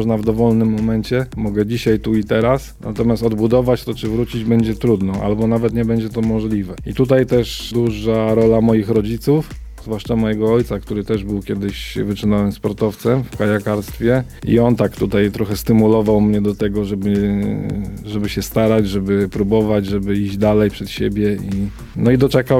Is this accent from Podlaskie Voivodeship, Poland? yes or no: no; Szczecin, West Pomeranian Voivodeship, Poland; nie udało się utworzyć tej szkoły u nas w Szczecinie, więc najbliższa znajdowała się prawie 600 km dalej